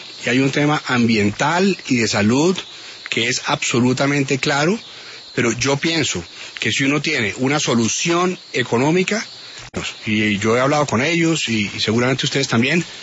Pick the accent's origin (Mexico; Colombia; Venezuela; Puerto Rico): Colombia